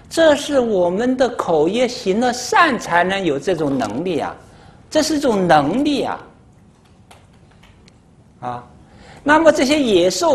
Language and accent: Chinese; China; 我们听到作为中国人，我们还是有爱国主义